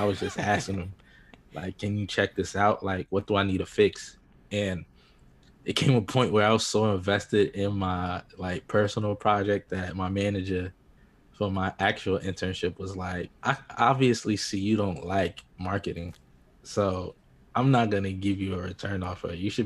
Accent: New Jersey, United States; because I'm coming from New Jersey to move to California.

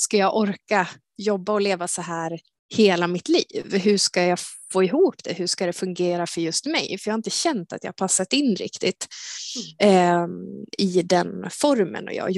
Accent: Dalarna County, Sweden; trodde kanske inte att jag skulle flytta hem till Dalarna igen på ett tag. Men för 3 år sedan så bestämde jag mig och jag flyttade hit

